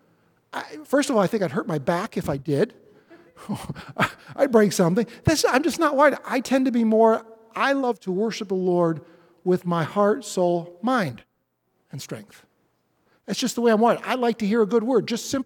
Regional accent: Rochester, New York, United States; I'm from Rochester, so I was a Buffalo Bills fan.

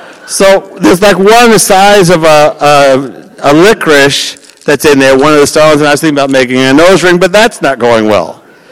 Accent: New York, United States; which I'm a New Yorker, I'm going to push.

